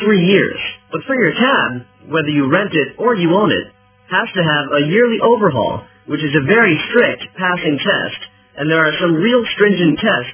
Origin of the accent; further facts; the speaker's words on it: London, United Kingdom; A few people think I'm still a country boy because I've still got that accent in me. I haven't really got a typical London Cockney accent, but I see myself as a Londoner, definitely now, because I've been up here a lot longer.